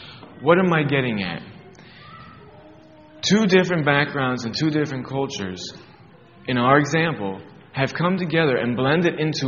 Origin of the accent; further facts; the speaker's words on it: Connecticut, United States; moved away; that's just how it was for me when we came from Connecticut and moved to Pennsylvania.